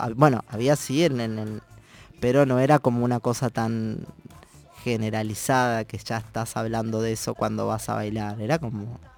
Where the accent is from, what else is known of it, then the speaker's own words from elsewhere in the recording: Uruguay; Yo soy de Uruguay. Entonces Uruguay es un país laico hace mucho tiempo.